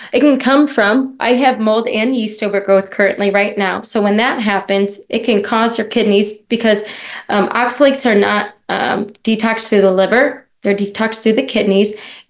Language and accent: English; Midwest, United States; now in California, United States; I moved into California in July. We're from the Midwest. We've never been out here.